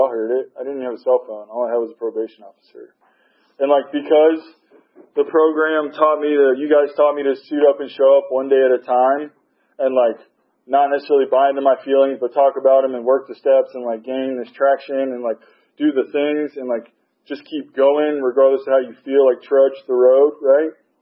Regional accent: Georgia, United States; And I'm born and raised in Georgia. I got family, aunts here. I got family all over the state.

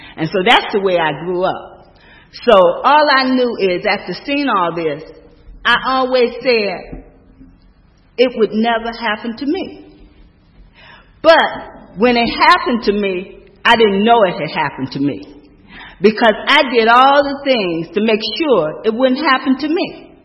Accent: Chicago, Illinois, United States; I grew up in Chicago, and my family were alcoholics.

